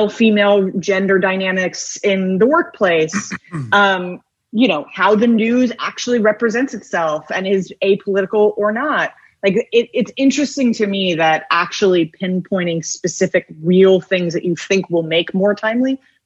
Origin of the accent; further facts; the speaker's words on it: New York City, New York, United States; as a New Yorker, I found that episode so jarring.